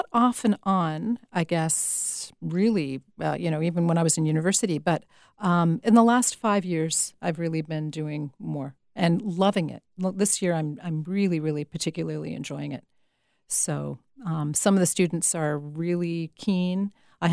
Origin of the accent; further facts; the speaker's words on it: Toronto, Ontario, Canada; I'm from Toronto.